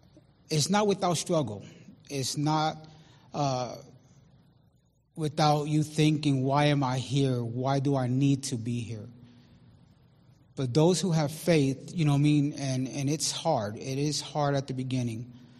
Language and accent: English; New York, United States; now in Tucson, United States; because I'm originally from New York, but my struggles happened in Texas.